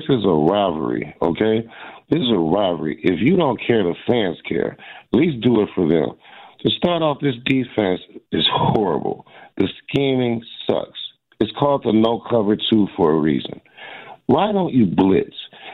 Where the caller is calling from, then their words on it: Fort Lauderdale, Florida, United States; I'm in the beautiful state of Fort Lauderdale, Florida